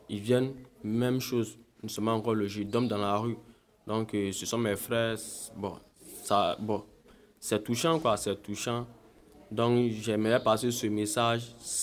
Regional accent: Bobo-Dioulasso, Hauts-Bassins, Burkina Faso; Je viens de Bobo Dioulasso.

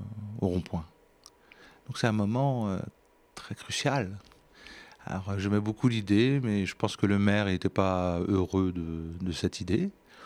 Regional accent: Thouars, Nouvelle-Aquitaine, France; born there; Parce que moi, je suis né à Thouars

